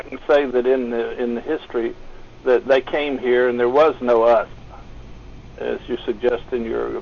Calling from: Kentucky, United States; from Kentucky.

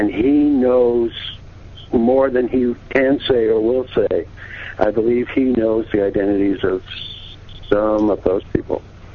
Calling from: California, United States; I'm calling from the Mojave Desert, California.

